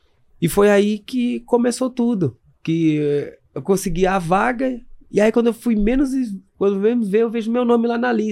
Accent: Paraguaçu Paulista, São Paulo, Brazil; now in Campinas, Brazil; Eu saí de Paraguaçu Paulista e fui morar em Campinas.

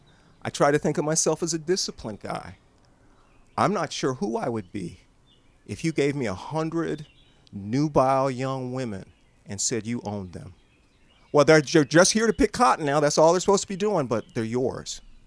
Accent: Ohio, United States; I'm from Ohio.

